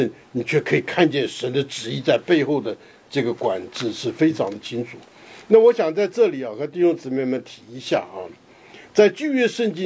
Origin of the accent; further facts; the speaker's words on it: China; 按照我们中国人历史来讲，这个婆媳是天敌啊